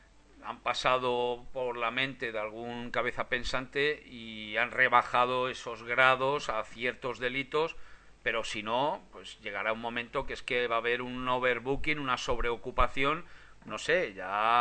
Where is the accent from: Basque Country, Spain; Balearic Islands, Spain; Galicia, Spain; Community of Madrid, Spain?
Community of Madrid, Spain; todos los que somos de la Comunidad de Madrid